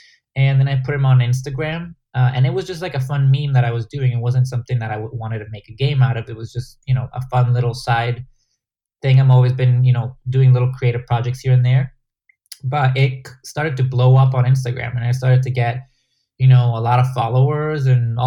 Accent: Guatemala; I had my old game that I grew up in playing in Guatemala.

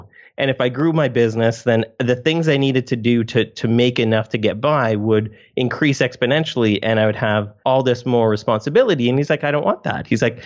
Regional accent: Toronto, Ontario, Canada; I live on the west coast of Canada, just above Seattle. So our winter, I grew up in Toronto, so I understand how Chicago winters work

